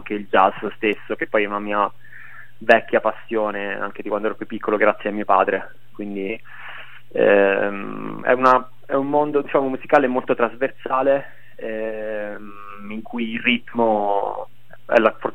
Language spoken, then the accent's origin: Italian; Abruzzo, Italy; now in Bologna, Italy; Io vengo dall'Abruzzo, uh-huh. dalla provincia dell'Aquila, e vivo a Bologna da molto tempo, quindi okay. diciamo per... mi sento molto bolognese.